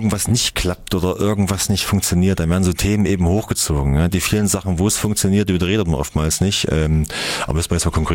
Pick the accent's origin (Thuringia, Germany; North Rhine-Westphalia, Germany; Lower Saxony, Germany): Thuringia, Germany; Erfurt; Wir neigen als Erfurter dazu, unser Licht selbst unter den Scheffel zu stellen.